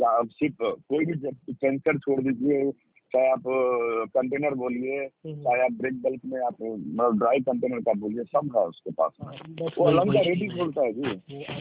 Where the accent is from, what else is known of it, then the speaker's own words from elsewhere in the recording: Surat, Gujarat, India; आपको मेरा home town तो गुजरात ही है ना सर, सूरत आपको बताया तो था सर